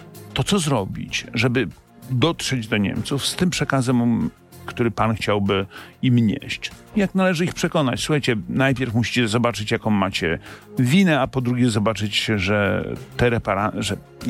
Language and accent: Polish; Świecie, Kuyavian-Pomeranian Voivodeship, Poland; ja pochodzę to może złe słowo, wychowałem się w Świeciu nad Wisłą.